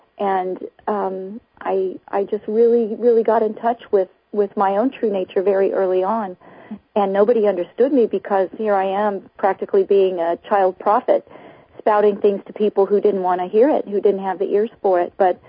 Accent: Kentucky, United States; also born or lived in Detroit, Michigan; No, I was born in Detroit, Michigan, and I was raised all over the country. I went to 13 different grade schools before fourth grade, and grew up on a farm in Kentucky for most of the time with no running water.

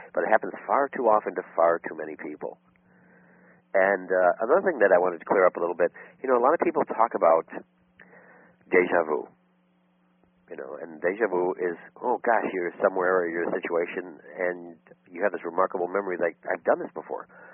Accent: Chicago, Illinois, United States; I've been on radio and television for over 20 years in Chicago and worldwide. I am from Chicago. I was born and raised here.

